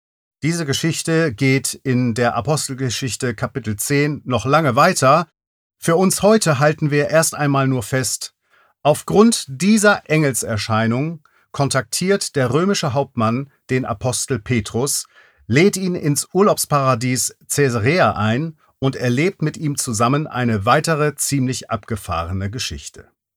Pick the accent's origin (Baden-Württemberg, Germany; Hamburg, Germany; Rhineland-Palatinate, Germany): Hamburg, Germany; in meiner Heimatstadt Hamburg